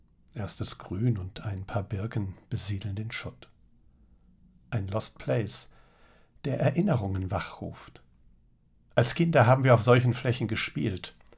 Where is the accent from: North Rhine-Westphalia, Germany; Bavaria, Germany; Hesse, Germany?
Hesse, Germany; Frankfurt; Ich fahre mit der Straßenbahn in den Frankfurter Westen, wo ich aufgewachsen bin.